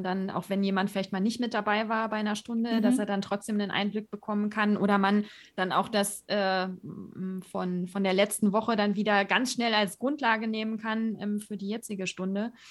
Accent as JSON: {"language": "German", "country": "Germany", "accent": "German", "said": "ich bin nicht Native Speaker Englisch, ich habe das auch gelernt, ist meine Zweitsprache sozusagen, und ich habe natürlich einen deutschen Akzent."}